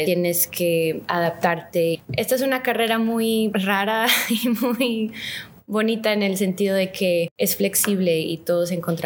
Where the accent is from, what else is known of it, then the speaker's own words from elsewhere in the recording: Colombia; soy colombiana.